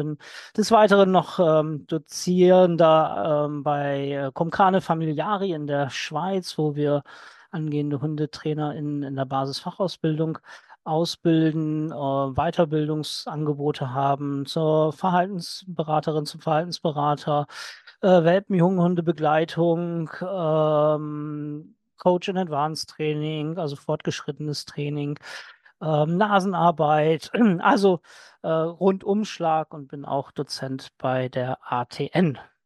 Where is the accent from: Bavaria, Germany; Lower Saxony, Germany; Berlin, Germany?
Lower Saxony, Germany; Ich komme aus der Nähe von Lüneburg